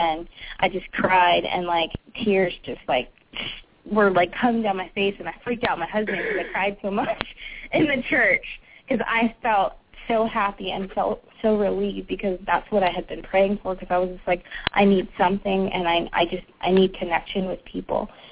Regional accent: California, United States; now in Maryland, United States; All my family, I grew up there, I lived there all my life, and all my family and friends were there, and then I moved to Maryland, and I knew no one except for my husband

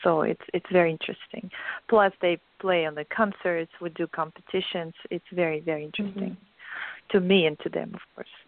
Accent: Kyiv, Ukraine; moved away as an adult; now in United States; one from Tchaikovsky Conservatory in Kyiv, Ukraine, my hometown, where I came 17 years ago, then another one in New Jersey. So I just moved from East Coast 3 months ago here.

